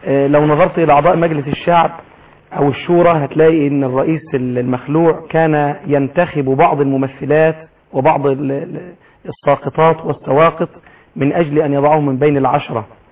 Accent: Egypt; احنا كشعب مصري

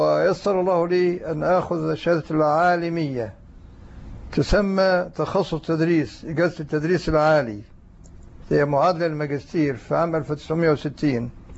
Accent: Egypt; ونشأت بمصر،

